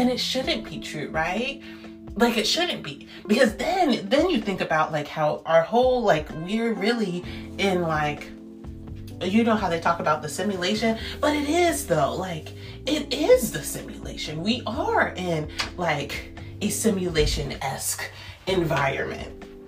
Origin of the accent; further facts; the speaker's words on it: Jamaica; But especially as a Jamaican